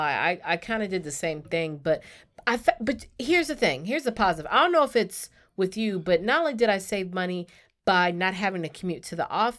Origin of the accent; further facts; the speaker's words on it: Jacksonville, Florida, United States; Like, we're from Jacksonville, and the Hamilton play, this iconic Hamilton play, finally came to Jacksonville